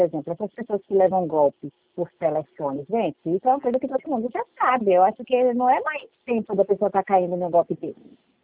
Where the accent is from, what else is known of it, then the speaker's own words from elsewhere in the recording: Bahia, Brazil; eu vivi a minha vida inteira na Bahia, eu nunca tinha visto isso